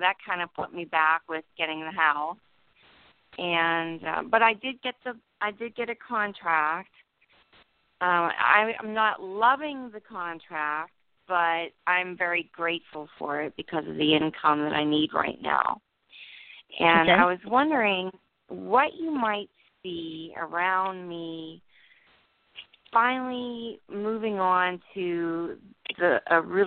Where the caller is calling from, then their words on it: New Jersey, United States; I'm in New Jersey.